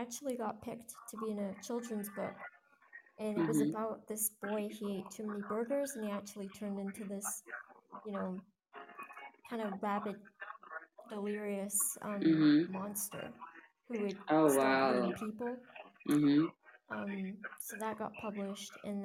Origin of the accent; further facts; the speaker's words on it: Scotland, United Kingdom; So I'm from Scotland, which is in the United Kingdom.